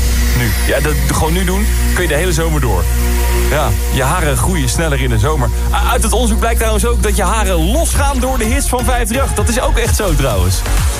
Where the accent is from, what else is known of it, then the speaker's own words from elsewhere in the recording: Groningen, Netherlands; now in Utrecht, Netherlands; Ik ben opgegroeid in Groningen. Ik ga nog steeds in Groningen naar de kapper. Ik woon in Utrecht.